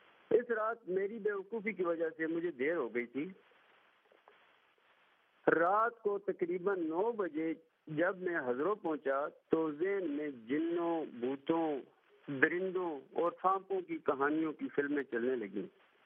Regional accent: Hazro, Punjab, Pakistan; ہمارا گاؤں راول پنڈی سے مغرب کی جانب تقریباً 100 کلومیٹر کے فاصلے پر ضلع اٹک کی تحصیل ازرو میں واقع ہے. اس وقت میری عمر تقریباً 15 سال کی ہوگی.

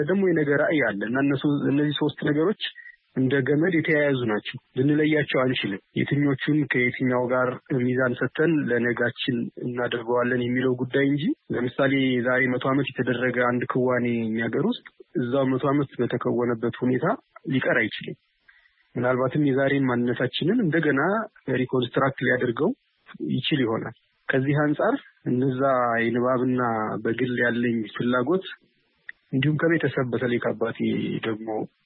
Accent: Dessie, Amhara, Ethiopia; born there; የተወለድኩት በደሴ ከተማ ነው። አማተር የስዕል ጥበብን በደሴ ከተማ ስማር ቆይቼ

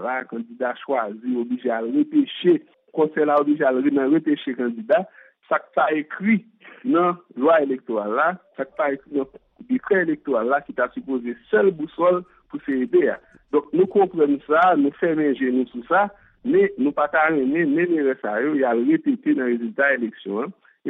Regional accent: Haiti; nous sommes des Haïtiens

